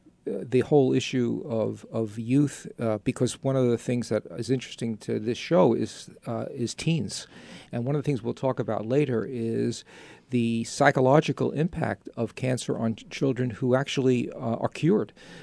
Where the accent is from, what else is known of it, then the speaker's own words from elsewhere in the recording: New York, United States; I'm from New York, as you've guessed